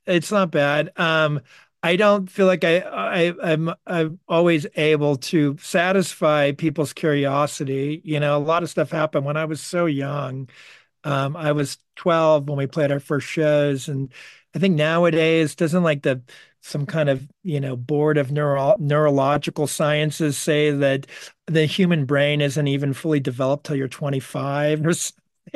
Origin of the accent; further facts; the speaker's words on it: Los Angeles, California, United States; Maybe it's because I'm from Los Angeles. I grew up like all these billboards everywhere and stuff, and the Hollywood sign on the hill, although it was 15 miles away from me.